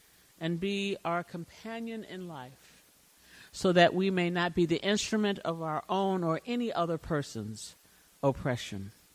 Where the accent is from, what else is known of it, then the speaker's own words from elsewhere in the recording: Chicago, Illinois, United States; these examples are outside of my experience growing up in Chicago.